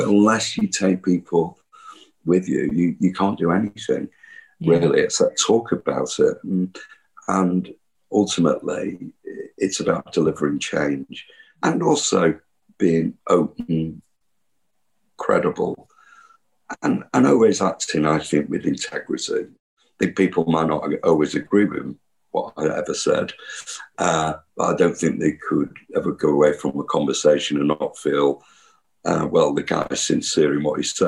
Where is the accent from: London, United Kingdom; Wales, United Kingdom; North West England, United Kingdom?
North West England, United Kingdom; Cheetham Hill; I grew up in Cheetham Hill, as you said at the start.